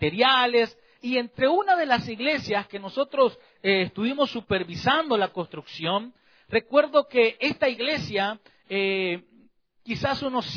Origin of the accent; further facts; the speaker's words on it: El Salvador; recuerdo que allá en mi país, en El Salvador